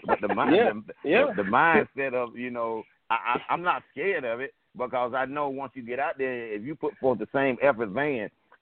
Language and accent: English; South Carolina, United States; now in Los Angeles, United States; Man, one of the things, me coming from growing up in South Carolina and growing up in a little small town, when I moved out there, hey, man, it was big.